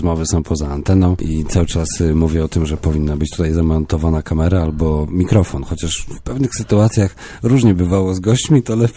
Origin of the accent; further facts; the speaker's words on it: Włocławek, Kuyavian-Pomeranian Voivodeship, Poland; to moje rodzinne strony i zawsze przejeżdżając przez Włocławek